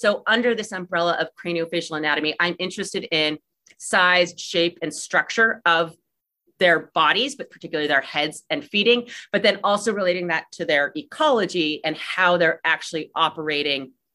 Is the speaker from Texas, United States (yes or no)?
yes; Dripping Springs, Texas, United States; So I'm Texan originally. I grew up in Dripping Springs, so about 2 hours south of here.